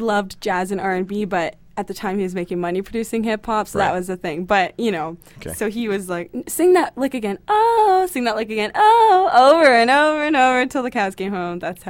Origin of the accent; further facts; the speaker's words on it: Brampton, Ontario, Canada; also born or lived in Kitchener; No, I grew up in Brampton, so I grew up beside Toronto.